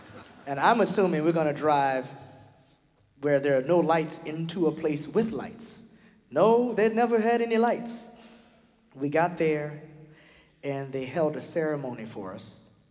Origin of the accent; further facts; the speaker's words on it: New Orleans, Louisiana, United States; The bar, because we're from New Orleans, the bar should be here.